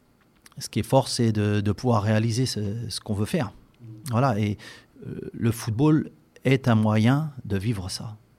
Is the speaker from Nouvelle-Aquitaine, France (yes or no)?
no; Meaux, Île-de-France, France; je suis originaire de Seine-et-Marne, de Meaux. Et ensuite, j'ai pas mal bougé.